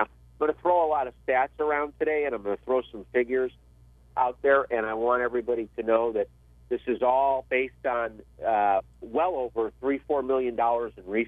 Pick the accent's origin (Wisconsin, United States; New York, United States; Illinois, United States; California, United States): Illinois, United States; Chicago; here in San Diego or my hometown, Chicago